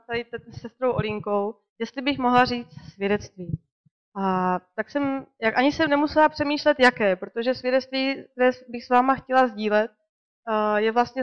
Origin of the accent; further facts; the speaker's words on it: Břeclav, South Moravian Region, Czechia; also born or lived in Varnsdorf; mám 3 děti a bydlíme v této budově. Předtím jsme bydleli asi 10 let ve Varnsdorfu, ale původně jsem rodák z Břeclavi a duchovně jsem odchované dítě tady Cupalů, Bartušů a všech tady z Břeclavi